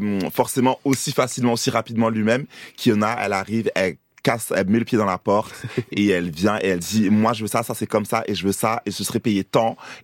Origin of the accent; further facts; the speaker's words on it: Paris, Île-de-France, France; also born or lived in Côte d'Ivoire; je suis née à Paris, mais j'ai grandi aussi en Côte d'Ivoire.